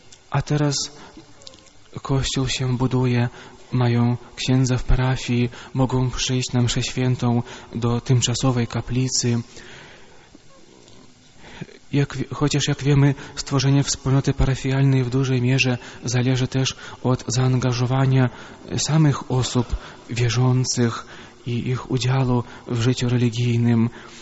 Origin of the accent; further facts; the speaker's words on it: Lentupy, Grodno Region, Belarus; now in Poland; Jestem urodzony i wychowany na Białorusi. Moja rodzinna miejscowość znajduje się przy granicy z Litwą, 80 km od Wilna, nazywa się Lentupy.